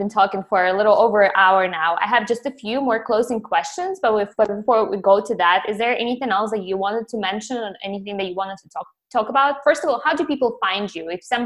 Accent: Ukraine; I'm from Ukraine

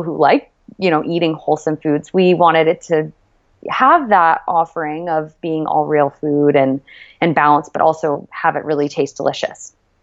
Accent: Florida, United States; moved away as an adult; now in New York, United States; was a little Florida baby, and I went to the University of Florida and started working there for a few years.

